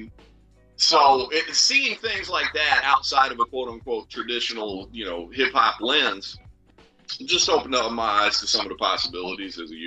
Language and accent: English; Tennessee, United States; especially growing up in Tennessee where there wasn't, at the time when I was a teenager, you know, there wasn't a vibrant hip-hop scene